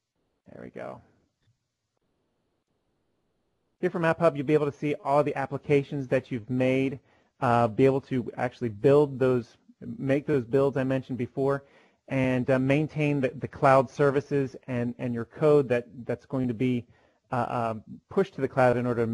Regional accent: Pennsylvania, United States; We're from Pennsylvania, so we always figure awesome.

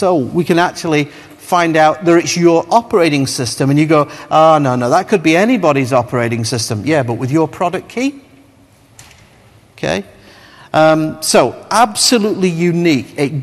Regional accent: Scotland, United Kingdom; Now, personally, I'm from Scotland.

